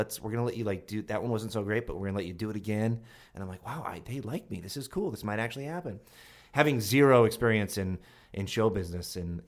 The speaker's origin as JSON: {"language": "English", "town": "Longmeadow", "region": "Massachusetts", "country": "United States", "said": "From Longmeadow, Massachusetts, which is near Springfield, Massachusetts."}